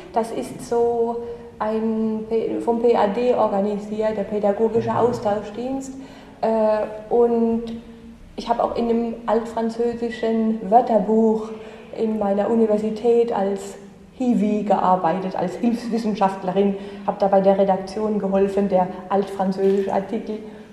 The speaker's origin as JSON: {"language": "German", "country": "Germany", "accent": "Badisch or Pfälzisch", "moved": "yes", "lives_now": "Spain", "said": "Ja, Deutsch ist meine Muttersprache, eigentlich mein Dialekt, Badisch oder Pfälzisch."}